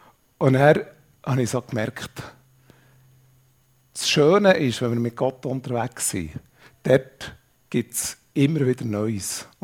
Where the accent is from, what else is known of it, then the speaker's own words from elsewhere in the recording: Schwanden bei Brienz, Bern, Switzerland; dort wo ich aufgewachsen bin, das war ja wirklich abgelegen gewesen. Schwanden bei Brienz, oben am Brienzersee. Und das Interessante ist, jetzt wohne ich eigentlich relativ zentral in Zerlesbach, gerade neben Aarau